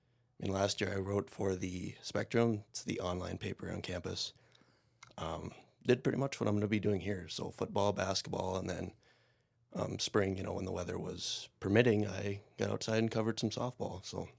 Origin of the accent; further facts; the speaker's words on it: Velva, North Dakota, United States; now in Hillsborough, United States; Well, I am from Hillsborough, although I graduated from Velva High School, way out in the west side by Minot.